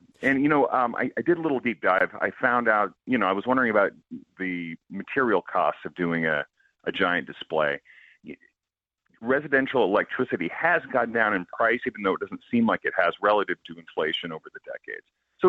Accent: California, United States; moved away; But I grew up in California and, you know, I left in the 90s

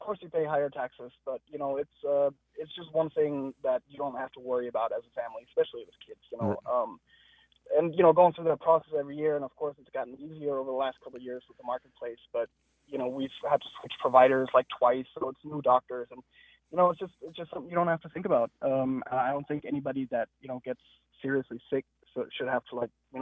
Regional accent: Denmark; I got to say, I'm from Denmark, so I've seen the light of, you know, universal health care.

